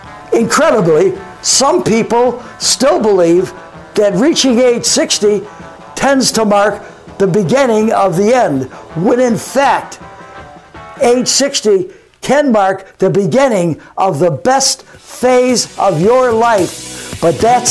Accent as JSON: {"language": "English", "town": "Buffalo", "region": "New York", "country": "United States", "tie": "born or raised there"}